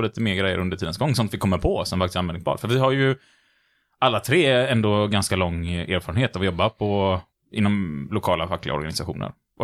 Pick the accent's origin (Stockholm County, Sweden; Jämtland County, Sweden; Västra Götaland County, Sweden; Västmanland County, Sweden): Västra Götaland County, Sweden; Gothenburg; Vi är lite göteborgare vi nämligen.